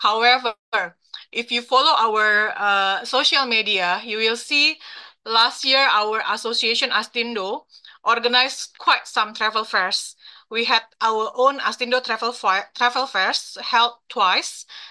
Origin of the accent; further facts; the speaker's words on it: Jakarta, Indonesia; And actually, I'm now in Jakarta, back to my hometown.